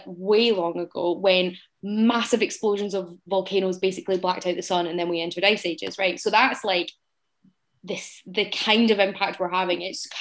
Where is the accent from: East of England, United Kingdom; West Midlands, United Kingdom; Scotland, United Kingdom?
Scotland, United Kingdom; Glasgow; And like, I'm from Glasgow, so please no more rain.